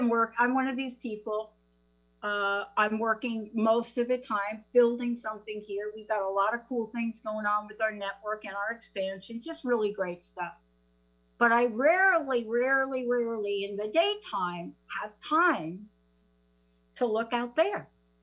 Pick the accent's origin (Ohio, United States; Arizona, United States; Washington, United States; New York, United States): New York, United States; accent: New York; Do you like me when I use my New York accent, Tammy?